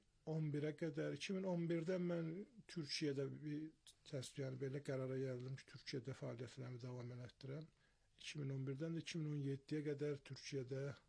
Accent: Ardabil, Ardabil Province, Iran; Mənim anam Marağalı olub, atam Ərdəbilli. Amma deyirəm, 7 yaşına can orada olmuşam. Ondan sonra Ərdəbildə böyümüşəm.

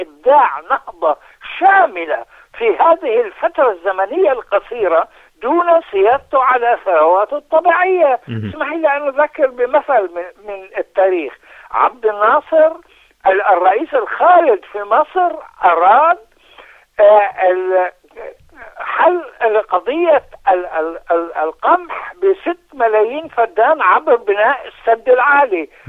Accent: Palestine; أنا فلسطيني وأعلم ما يتم على مدار الساعة

